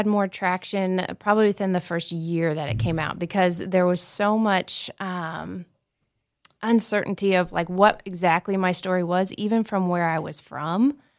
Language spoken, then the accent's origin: English; Illinois, United States; Southern Illinois.